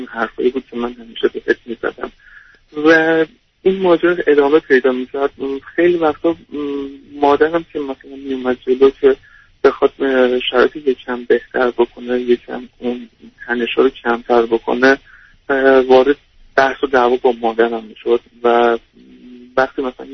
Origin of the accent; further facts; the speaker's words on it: Iran; من یکی از شهر کوچیک ایران بودیم از شهر خودم اومدم بیرون رفتم توی یکی از کلان شهرهای ایران